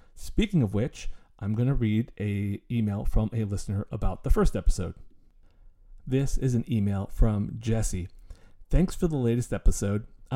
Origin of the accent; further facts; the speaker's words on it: Canada; I'm actually Canadian